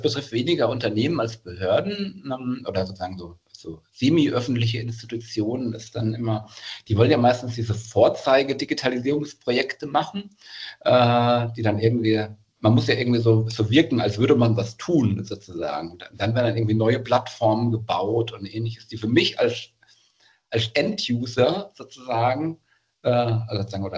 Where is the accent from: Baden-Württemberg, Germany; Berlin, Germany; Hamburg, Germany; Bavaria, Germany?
Bavaria, Germany; aus Bayern komme ich